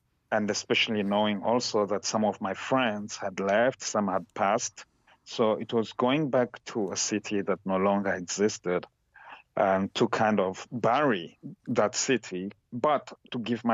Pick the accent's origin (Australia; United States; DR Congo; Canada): DR Congo; Kisangani, Tshopo; while growing up in Zaire in the 80s, I never dreamt of being an artist, simply because in Kisangani, which was the third largest city in the country